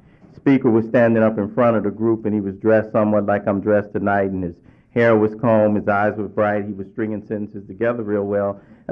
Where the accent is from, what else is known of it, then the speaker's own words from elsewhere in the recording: Los Angeles, California, United States; But, you know, I grew up in a real large family. I come from South Central Los Angeles, heart of Watts, and I grew up... six boys in my family, and we didn't have a lot.